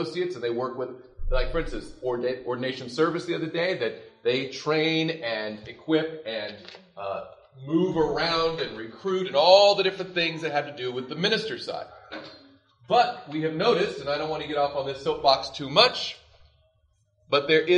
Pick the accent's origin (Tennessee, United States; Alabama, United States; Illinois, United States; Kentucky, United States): Tennessee, United States; By the way, I grew up in Tennessee.